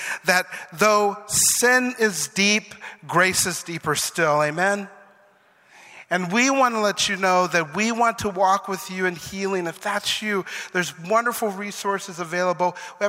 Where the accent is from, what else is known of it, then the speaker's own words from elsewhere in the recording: Grand Forks, North Dakota, United States; I know I shouldn't complain because I'm from Grand Forks, North Dakota, home of the sandbag